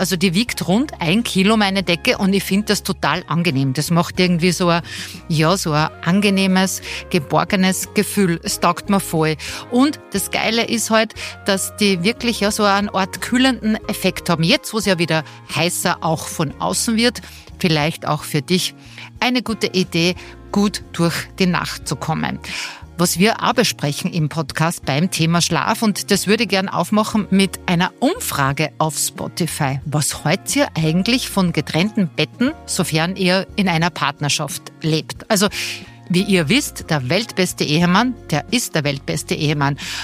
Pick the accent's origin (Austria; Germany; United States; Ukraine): Austria; bei uns in Österreich